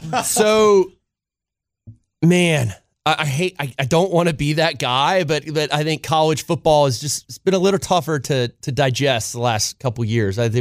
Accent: Charlotte, North Carolina, United States; I remember going to Panthers games growing up in Charlotte

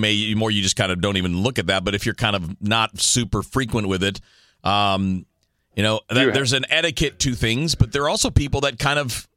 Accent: Detroit, Michigan, United States; moved away as an adult; also born or lived in Miami / Chicago; I grew up in the Detroit area, lived there for the first 18 years of my life, spent 4 years in college in Miami. That's a different pod. Another 13 or 14 years in Chicago, and now 19 years here this month

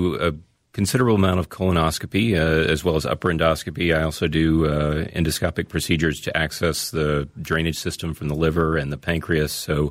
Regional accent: Birmingham, Alabama, United States; moved away as an adult; now in Minnesota, United States; So I grew up in Birmingham, Alabama, and went to medical school there. I came to Minnesota to pursue a career in general surgery

